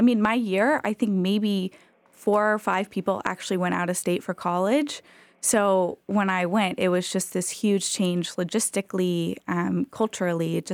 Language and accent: English; United States; I grew up in Dawson County as a liberal Jew and sort of felt like I was out of place and didn't really belong.